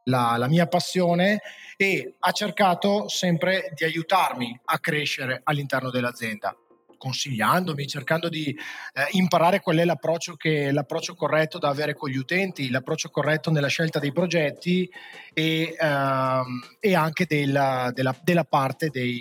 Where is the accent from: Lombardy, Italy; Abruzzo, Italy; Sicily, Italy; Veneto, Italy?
Veneto, Italy; Verona; sono di Verona e mi occupo di IT da circa 5 anni.